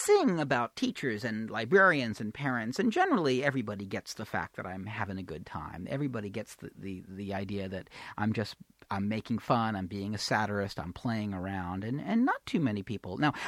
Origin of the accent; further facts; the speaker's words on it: Santa Cruz, California, United States; she actually was another person who had my albums growing up in Santa Cruz, California.